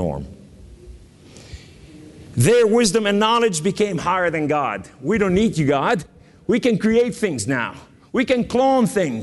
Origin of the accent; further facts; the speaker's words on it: New York, United States; accent: New York; Excuse my New York accent.